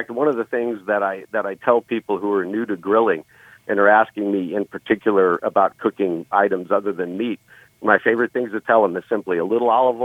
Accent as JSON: {"language": "English", "town": "Santa Maria", "region": "California", "country": "United States", "tie": "born or raised there", "said": "Well, I grew up in Santa Maria, which is kind of considered the home of tri-tip cooking in the United States."}